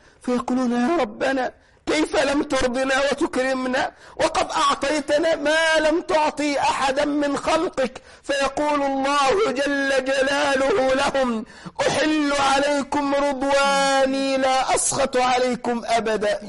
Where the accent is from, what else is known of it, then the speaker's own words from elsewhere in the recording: Egypt; شفت اللي أنت بتسميها إحنا عندنا في مصر الأزأزة